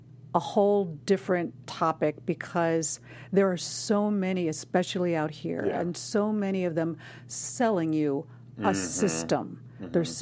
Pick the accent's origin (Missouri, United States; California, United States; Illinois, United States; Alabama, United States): Illinois, United States; Chicago; I had briefly met right before I came from Chicago.